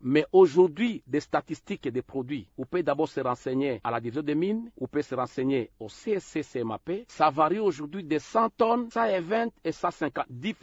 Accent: Maniema, DR Congo; chez nous, dans le Maniema, la province est tellement très enclavée, on n'a pas de route.

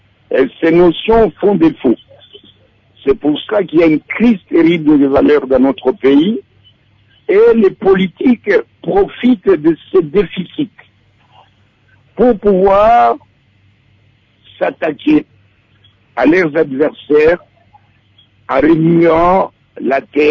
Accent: Kivu, DR Congo; Moi, je suis du Kivu, un Mswahili.

